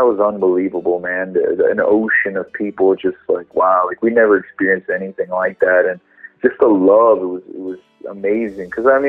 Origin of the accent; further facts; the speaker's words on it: El Paso, Texas, United States; now in Las Vegas, United States; like I'm from a town called El Paso originally. I live in Las Vegas now, but I'm originally from El Paso.